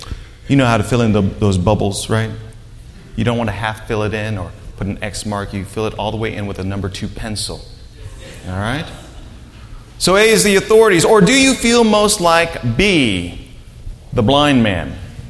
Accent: Philippines; I am Filipino, all right?

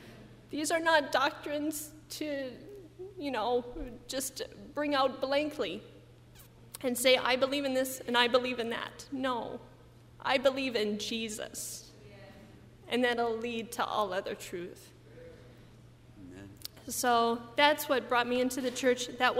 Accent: Colorado, United States; Growing up, I grew up in Colorado.

